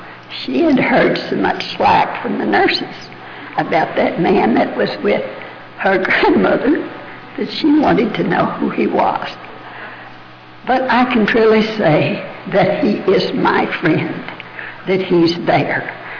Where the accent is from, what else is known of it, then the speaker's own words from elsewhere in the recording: Texas, United States; You see, I'm a dyed-in-the-wool Southern Baptist, and I was born and reared in Texas.